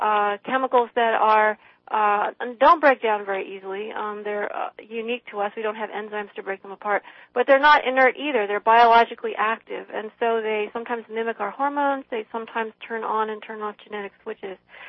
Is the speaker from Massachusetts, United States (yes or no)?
no; Illinois, United States; Yes, I would say that my hometown is a kind of everywhere USA. You know, it's just downstream from Peoria, Illinois.